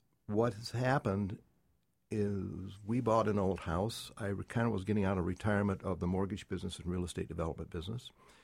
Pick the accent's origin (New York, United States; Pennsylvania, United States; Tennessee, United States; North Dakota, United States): New York, United States; Owego; now in Binghamton, United States; I'm originally from Owego.